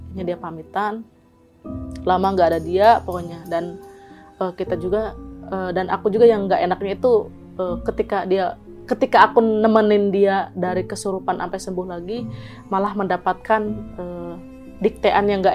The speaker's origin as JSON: {"language": "Indonesian", "region": "Banten", "country": "Indonesia", "said": "Mentang-mentang saya orang Banten didiktekan gitu."}